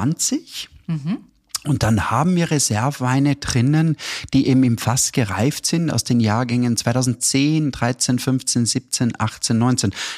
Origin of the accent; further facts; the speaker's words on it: Styria, Austria; Ich komme ja aus der Steiermark, wie du weißt, gell